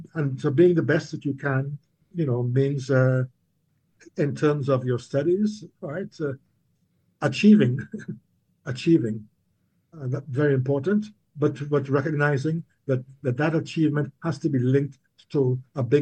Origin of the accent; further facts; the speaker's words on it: Trinidad & Tobago; now in Canada; I think that is a gift that I had growing up in Trinidad that I would say that my kids growing up in Canada didn't have.